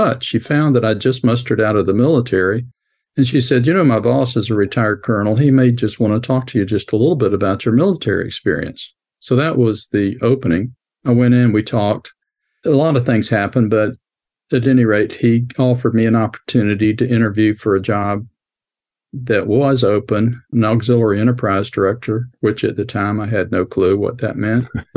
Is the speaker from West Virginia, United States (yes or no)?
no; Georgia, United States; I was going to school in Atlanta. My hometown was in a small town 250 miles to the south, so rather than go to be inducted there, the day before, I went to the induction center in Atlanta and joined.